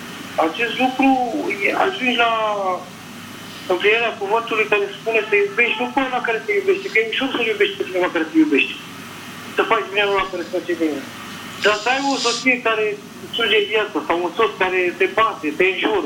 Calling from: Bucharest, Romania; din București

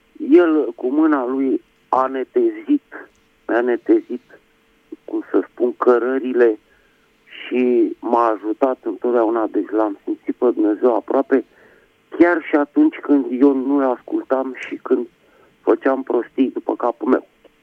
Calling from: Bucharest, Romania; din București

